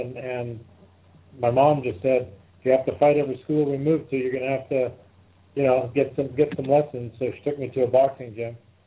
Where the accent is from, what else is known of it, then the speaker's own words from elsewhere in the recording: British Columbia, Canada; also born or lived in Kitchener, Ontario; Well, I was born in Kitchener, that's correct, which is right near Toronto. And at 3, we moved to British Columbia, which near in Vancouver.